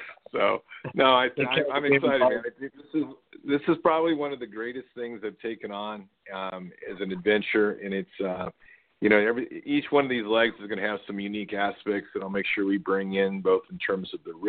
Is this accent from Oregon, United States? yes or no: yes; Roseburg, Oregon, United States; my hometown in Roseburg, Oregon, which is a red county in a blue state, held hostage by three counties of blue.